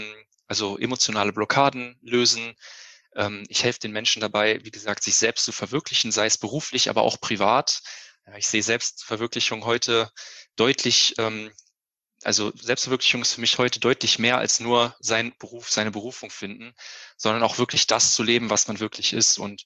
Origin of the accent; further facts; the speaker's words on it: Hilden, North Rhine-Westphalia, Germany; Ich komme aus Hilden, das liegt bei Düsseldorf in Deutschland.